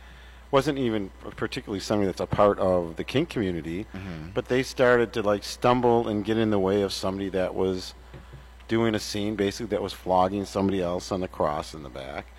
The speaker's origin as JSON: {"language": "English", "region": "Wisconsin", "country": "United States", "said": "Nobody that lives in my house is actually from the area. We're all from Wisconsin."}